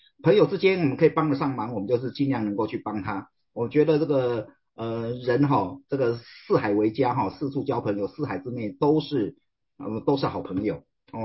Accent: Kaohsiung, Taiwan; 今年也进入60了哈。OK 哈，那从以前的我一直都是在台湾高雄出生，爸爸是外省的第一代，我是外省第二代，

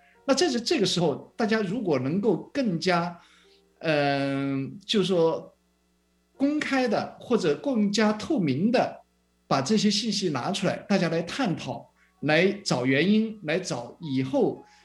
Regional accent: China; born or raised there; now in United States

